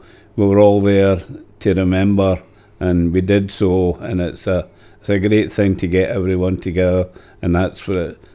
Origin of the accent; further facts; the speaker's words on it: Millport, Scotland, United Kingdom; born there; Well, I was born in Millport in 1939.